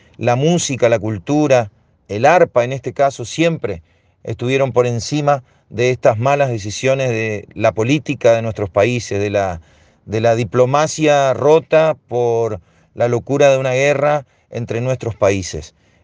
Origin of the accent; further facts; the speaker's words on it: Argentina; aquellas cosas que nos avergüenzan como argentinos